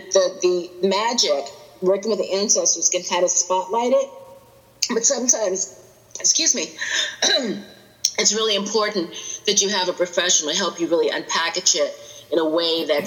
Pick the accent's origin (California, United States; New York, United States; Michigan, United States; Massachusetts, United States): California, United States; growing up in the Bay Area and having so many things that a lot of people would kill for at my doorstep